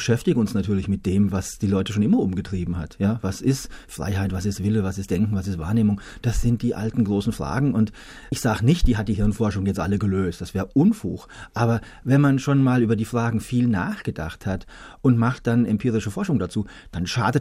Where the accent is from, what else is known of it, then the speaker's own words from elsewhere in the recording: Lengfeld, Hesse, Germany; Und ich komme ja aus Lengfeld, einem kleinen Nest im Odenwald.